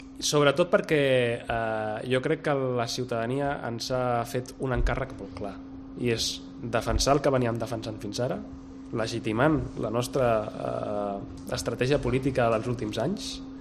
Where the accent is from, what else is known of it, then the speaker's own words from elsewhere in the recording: Badalona, Catalonia, Spain; jo sóc de Badalona